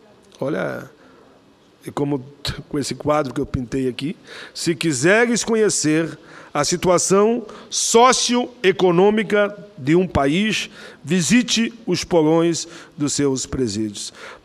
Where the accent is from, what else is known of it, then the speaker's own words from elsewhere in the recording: Canoas, Rio Grande do Sul, Brazil; lá na minha cidade, em Canoas